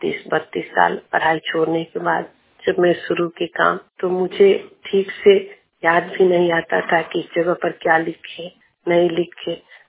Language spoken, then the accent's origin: Hindi; Jafrabad, India; मैं जफराबाद गांव से सररिया पंचायत की रहने वाली हूँ।